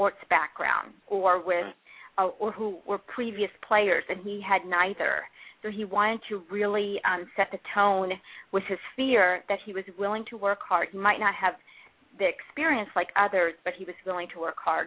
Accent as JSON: {"language": "English", "country": "Philippines", "said": "So I'm a Filipino woman, and for the longest time growing up, there were many people who looked like me."}